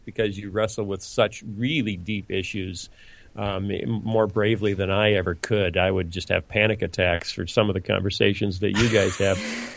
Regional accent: Iowa, United States; now in Chicago, United States; You know, I'm in Chicago, was born and raised in Iowa.

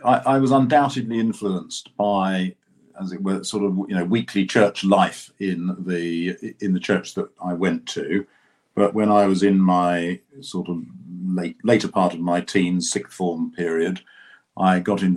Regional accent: South East England, United Kingdom; Yeah, so I was brought up in Kent, and I have always been a Kent person. I still am.

